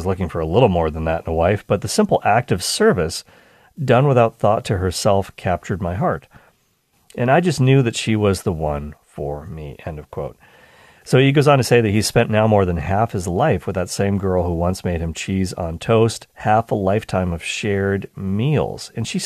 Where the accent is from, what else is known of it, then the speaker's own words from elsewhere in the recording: Canada; And yeah, even though I'm Canadian, we had our Thanksgiving back in October.